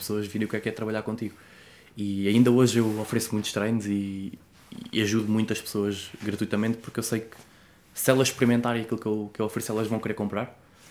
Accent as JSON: {"language": "Portuguese", "region": "Centro", "country": "Portugal", "said": "perto de Fátima, uma"}